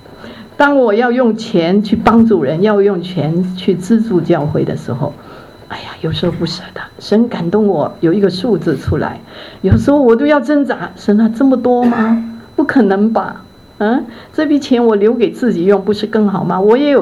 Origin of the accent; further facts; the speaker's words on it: Hong Kong; Chinese is a second language; 我本来不是讲国语的，普通话的，我是香港长大的。你觉得我的国语还可以吗？